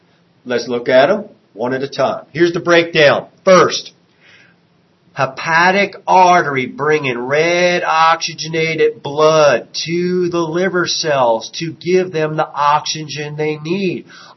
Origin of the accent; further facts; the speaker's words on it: New Jersey, United States; I grew up on the Jersey Shore. So in New Jersey, there's lots of good stuff